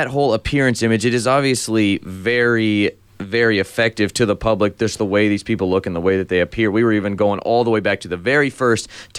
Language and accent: English; New Mexico, United States; I'm from New Mexico, so I have no stake in this election.